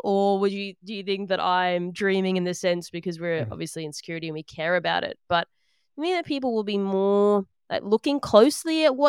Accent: Australia; I'm an Australian, as you probably tell

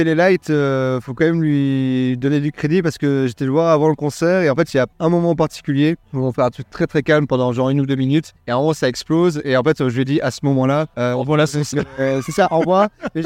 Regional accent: Tournai, Wallonia, Belgium; Donc, on est originaire de Tournai, qui est la première ville quand tu quittes la France, en fait.

